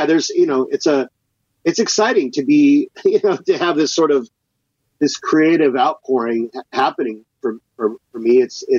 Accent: Seattle, Washington, United States; also born or lived in Texas; So I basically spent from 2 years old till I was 26 living in Seattle.

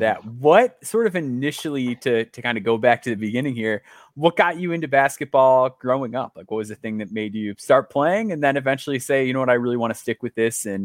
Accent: Illinois, United States; Because I'm from Illinois myself.

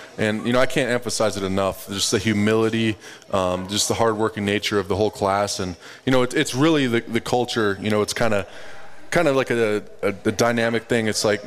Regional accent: West Sweden, Sweden; now in United States; our house, we live on a lake. You know, my parents still live there. Like, we grew up in West Sweden, yeah.

